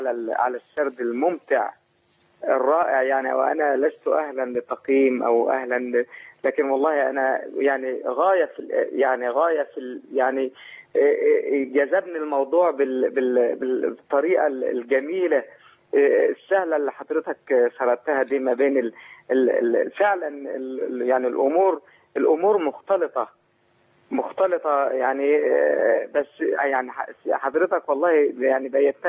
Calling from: Saudi Arabia; أنا من السعودية أشكركم جدا

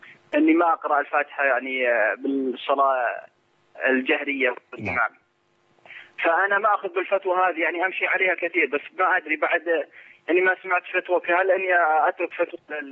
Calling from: Saudi Arabia; احنا صراحة من السعودية

